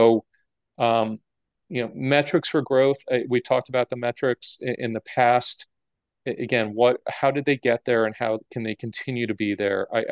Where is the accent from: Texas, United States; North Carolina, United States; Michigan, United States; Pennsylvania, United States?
Michigan, United States; Detroit; and this is my background growing up in Detroit in an auto family